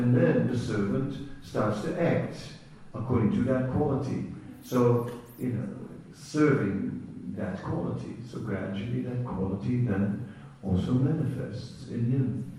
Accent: Netherlands; I am from the Netherlands, and Holland is a kind of very Protestant country, mostly.

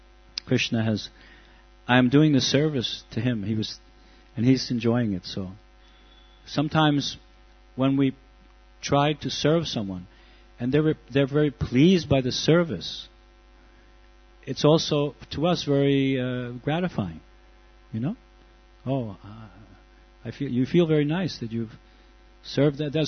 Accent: New York, United States; New York, New York. I'm also from New York.

